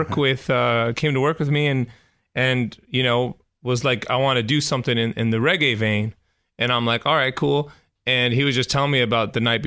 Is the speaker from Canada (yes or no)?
yes; Toronto, Ontario, Canada; Well, I'm from Toronto